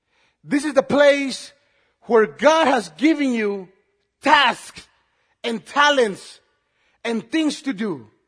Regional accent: Nicaragua; And look, I'm from Nicaragua, so I can speak from a Latin point of view.

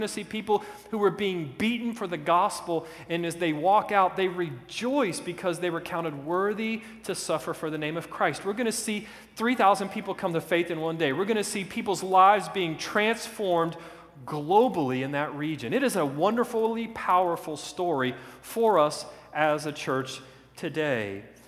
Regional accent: the South, United States; accent: southern; I'm going to read this from my southern accent, okay?

